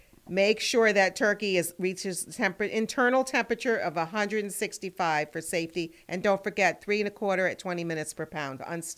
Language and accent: English; New Jersey, United States; I'm from New Jersey. We say cashew nuts.